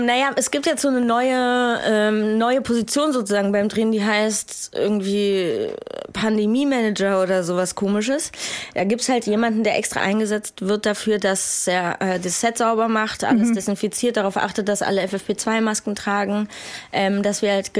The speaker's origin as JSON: {"language": "German", "town": "Wiesbaden", "region": "Hesse", "country": "Germany", "tie": "born there", "said": "muss ja leider zugeben, dass ich gebürtige Wiesbadenerin bin, deshalb ich tue ja immer so, als ob ich aus Frankfurt kommen würde. Ich sage immer, ich bin Frankfurterin."}